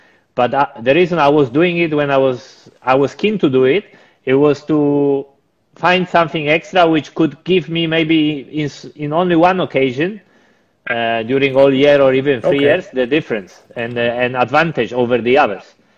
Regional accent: Poland; English is a second language; Okay, I'm coming from Poland. So when I was a kid, I was doing karting, and circuit racing was much less popular than rallies. In Poland, in the end, we have quite good history of rallying

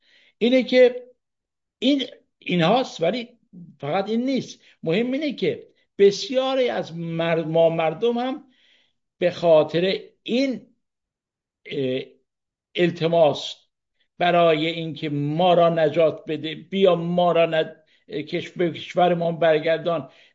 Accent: Iran; آیا ما مردم ایران خواستار استقلال از آمریکا هستیم؟

